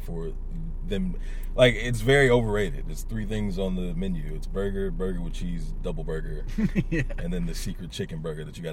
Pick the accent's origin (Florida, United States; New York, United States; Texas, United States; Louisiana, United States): Texas, United States; I'm from Texas, probably Whataburger.